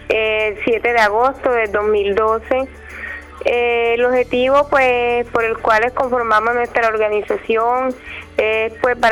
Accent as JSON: {"language": "Spanish", "region": "Córdoba", "country": "Colombia", "said": "mujeres berracas y echadas para adelante, porque así somos las mujeres del San Jorge."}